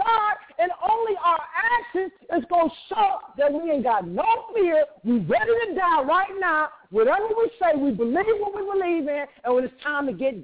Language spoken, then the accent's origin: English; Detroit, Michigan, United States; When I seen the ministers teaching, in my hometown, out of all the towns, I got this. I mean, he chose that. That was the first thing that made me think. Why did he choose to go to Detroit?